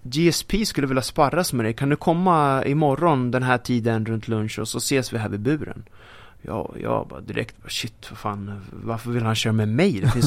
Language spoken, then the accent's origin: Swedish; Sweden; Så där kommer jag, pojken från Sverige liksom, som ingen där känner på hans gym i Montreal.